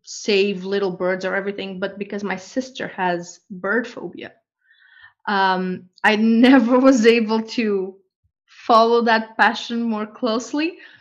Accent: Portugal; English is a second language; I'm from Portugal.

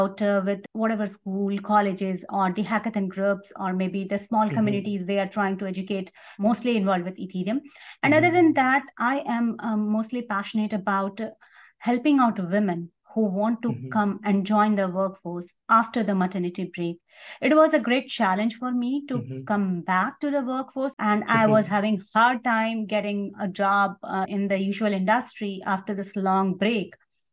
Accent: India; especially I'm coming from India

